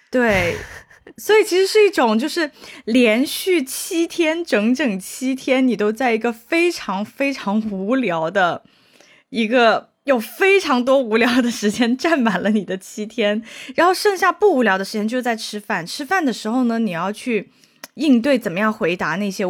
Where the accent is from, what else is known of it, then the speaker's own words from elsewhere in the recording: Shenzhen, Guangdong, China; 因为我的话虽然我们都在深圳长大什么的嘛